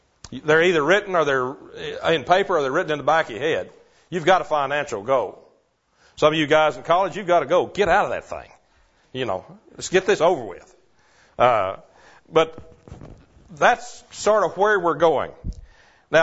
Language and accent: English; Marietta, Georgia, United States; restart EDM, which is Equipping Disciple Ministry, in Marietta, which is my hometown.